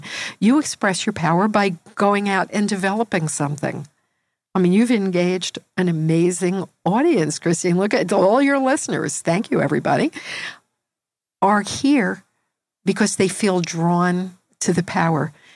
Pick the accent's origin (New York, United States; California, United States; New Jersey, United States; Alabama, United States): New York, United States; now in Philadelphia, United States; I live in Philadelphia now, but I'm originally from New York, so maybe I'm more oriented towards big cities.